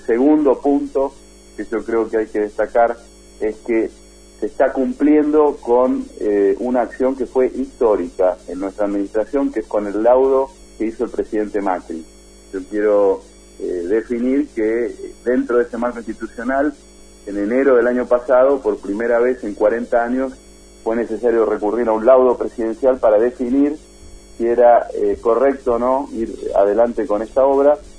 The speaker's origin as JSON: {"language": "Spanish", "country": "Argentina"}